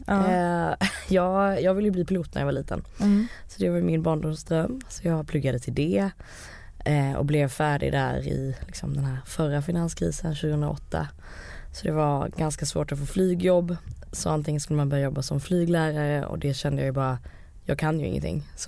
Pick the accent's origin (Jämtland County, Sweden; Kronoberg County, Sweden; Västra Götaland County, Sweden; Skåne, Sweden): Skåne, Sweden; Malmö; Jag kommer ju från Malmö med 2 naturvetarföräldrar, så att ingen så här handelsbakgrund.